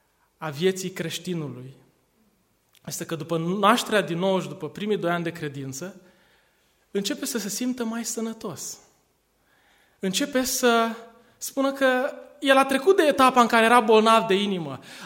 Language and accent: Romanian; Romania; Eu sunt mândru că sunt român. M-am născut într-un neam extraordinar, într-un neam de genii.